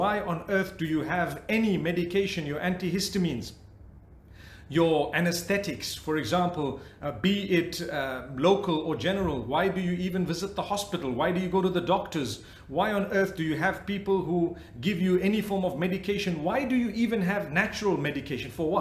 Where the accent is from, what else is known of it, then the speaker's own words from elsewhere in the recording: Zimbabwe; I was born and raised in Zimbabwe.